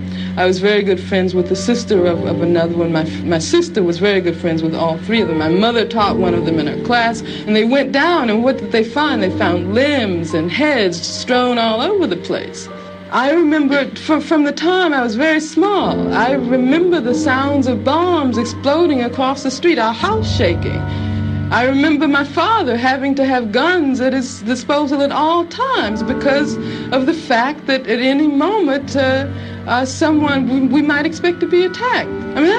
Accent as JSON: {"language": "English", "town": "Birmingham", "region": "Alabama", "country": "United States", "tie": "born or raised there", "said": "I grew up in Birmingham, Alabama."}